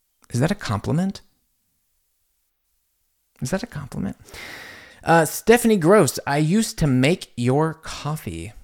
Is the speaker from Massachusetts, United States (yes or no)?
no; New York, United States; I'm originally from New York.